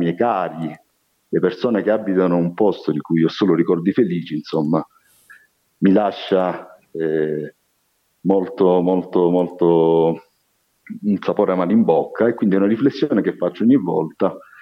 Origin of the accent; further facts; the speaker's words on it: Calabria, Italy; moved away as an adult; la Calabria è la mia terra, là ci sono i miei cari, me ne sono andato purtroppo a 18 anni, ho ricordi felici